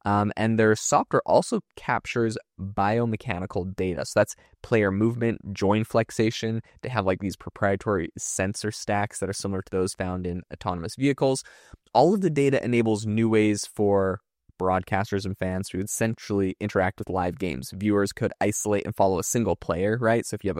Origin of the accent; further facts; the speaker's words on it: British Columbia, Canada; Personally, I'm from Vancouver Island in Canada, so the closest big team to us was also the Vancouver Canucks. So I relate as the Canucks were my team growing up.